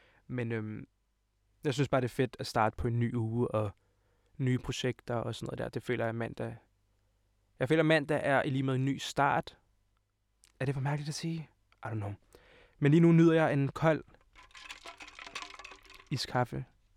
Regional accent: Hvidovre, Capital Region of Denmark, Denmark; Og jeg er 19 år gammel. Og jeg kommer fra Hvidovre af og er YouTuber.

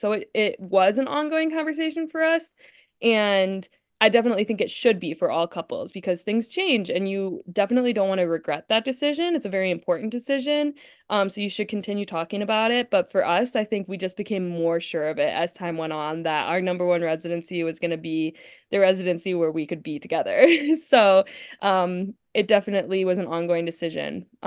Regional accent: Illinois, United States; Like you mentioned, we're both from Chicagoland area. Our family's here.

